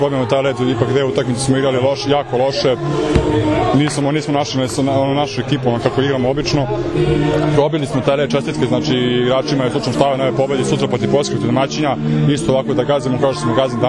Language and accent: Serbian; Serbia; ali mi smo ipak Srbi, što kažu